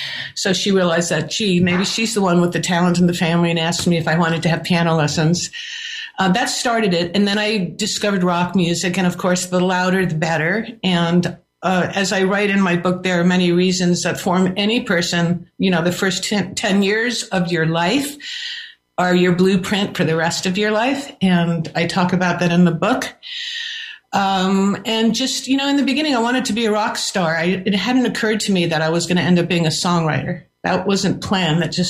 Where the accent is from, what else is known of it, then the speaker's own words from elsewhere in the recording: New York, United States; I listened to Broadway music because I grew up in New York and we would go see plays and musicals.